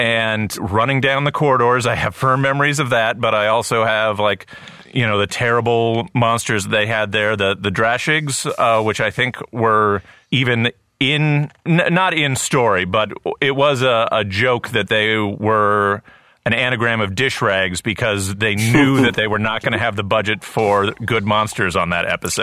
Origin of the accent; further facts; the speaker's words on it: Iowa, United States; So I grew up in Iowa